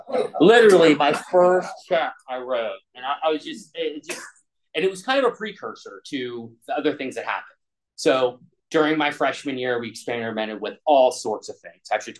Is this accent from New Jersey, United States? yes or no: no; Pennsylvania, United States; I grew up in Western PA.